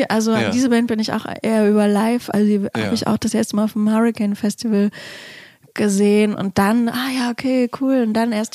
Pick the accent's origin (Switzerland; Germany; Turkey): Germany; Hamburg; ich bin ja als Hamburgerin auch, ich bin ganz klar zum Beispiel mit FC St. Pauli sozialisiert